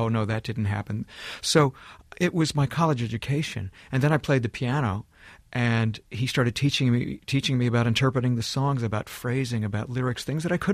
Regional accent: Columbus, Ohio, United States; now in Los Angeles, United States; I had moved to Los Angeles from my hometown of Columbus, Ohio.

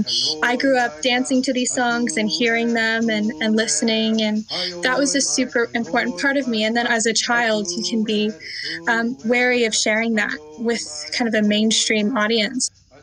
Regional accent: Temecula, California, United States; I'm 18 years old. I'm from Temecula, California, and I'm enrolled in the Kuya Band of Indians and am of Turtle Mountain Chippewa descent.

